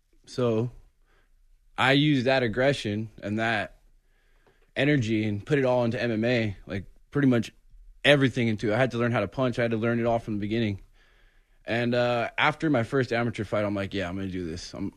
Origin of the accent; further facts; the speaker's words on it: California, United States; I'm from California.